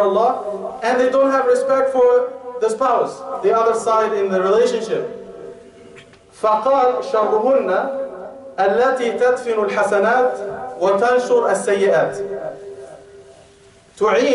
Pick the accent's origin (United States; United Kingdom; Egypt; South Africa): Egypt; from what I have seen here and back home, you know, I traveled and I grew up in Egypt